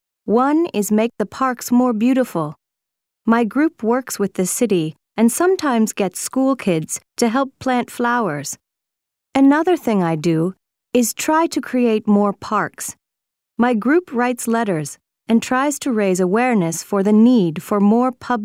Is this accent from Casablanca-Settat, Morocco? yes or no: yes; Casablanca, Casablanca-Settat, Morocco; I'm from Casablanca.